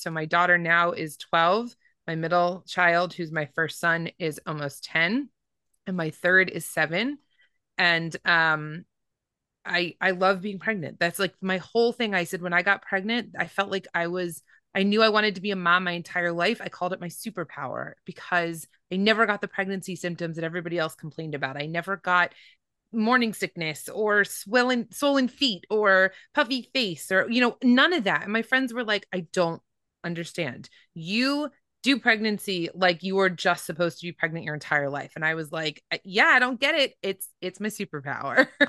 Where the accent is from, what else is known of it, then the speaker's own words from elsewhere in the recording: Northeast, United States; as you know, I'm Jewish. That's a very big part of my background, but I was born and raised in the Northeast.